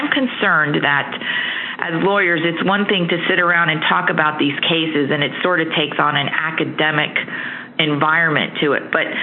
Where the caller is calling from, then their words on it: Virginia, United States; I'm calling from Virginia